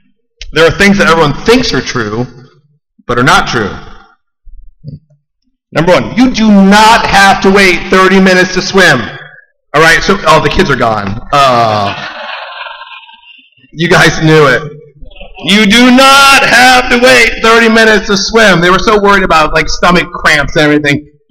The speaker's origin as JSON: {"language": "English", "region": "Pennsylvania", "country": "United States", "said": "I am from Eastern Pennsylvania. Do not hold that against me."}